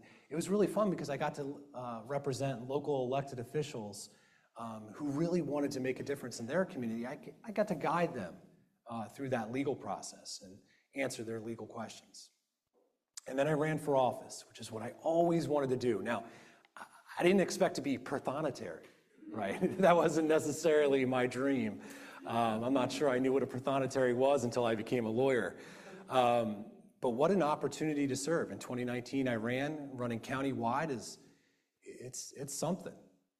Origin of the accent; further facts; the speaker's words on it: Jenkintown, Pennsylvania, United States; So I was raised in Jenkintown, and I always wanted to serve.